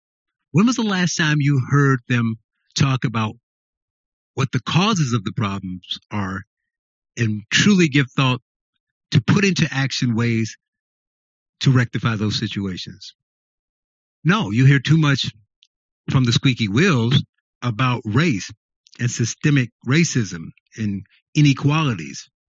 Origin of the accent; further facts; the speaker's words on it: Chicago, Illinois, United States; I'm a Chicagoan, they're Chicagoans, but it's happening in their Chicago and not my Chicago.